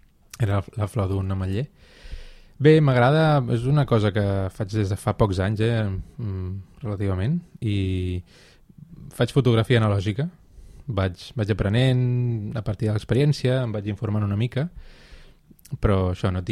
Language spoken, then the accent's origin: Catalan; Sitges, Catalonia, Spain; Doncs força aviat, cap als 6 anys vaig començar a tocar una mica el piano. Jo sóc de Sitges